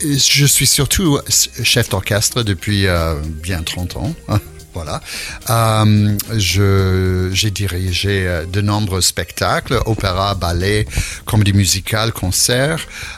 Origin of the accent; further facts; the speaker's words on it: New York, United States; French is a second language; moved away as an adult; now in France; Je suis en France quand même depuis 97, mais j'arrive pas à perdre mon accent. Je suis de New York à l'origine, voilà.